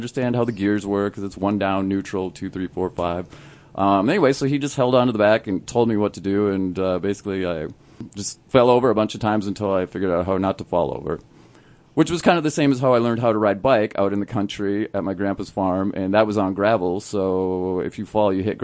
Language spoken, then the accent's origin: English; North Dakota, United States; You know, I grew up in North Dakota, and so the country kids were lucky because they could get their driver's license at 14